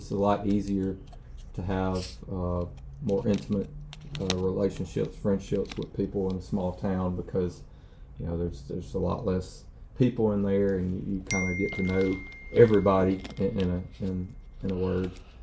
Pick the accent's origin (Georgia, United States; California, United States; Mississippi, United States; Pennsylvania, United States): Mississippi, United States; Stringer; Smith County is much like where I grew up in Jasper County. Grew up in Stringer, and just that small town feel.